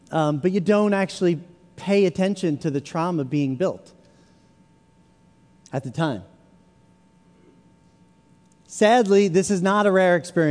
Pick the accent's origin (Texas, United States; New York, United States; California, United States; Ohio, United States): New York, United States; City Island; I grew up in the Bronx on a small island called City Island.